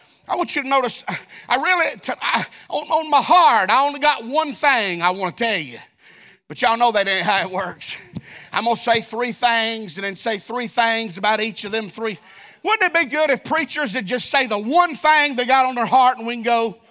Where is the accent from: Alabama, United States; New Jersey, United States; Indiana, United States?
Alabama, United States; I know we done looked at verse 3, but I'm from Alabama and I'm not good at math.